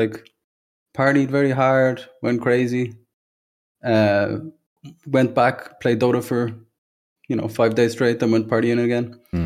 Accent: Dublin, Leinster, Ireland; So obviously from Ireland, Dublin, grew up there. Had a lovely family

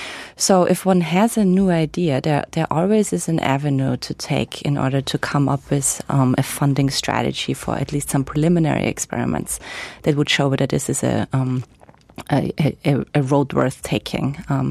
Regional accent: Austria; So I grew up in Austria

